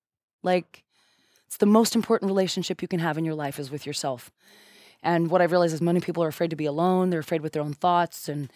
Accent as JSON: {"language": "English", "country": "United States", "said": "And that's what it has to be for me because, you know, I'm American. I want results."}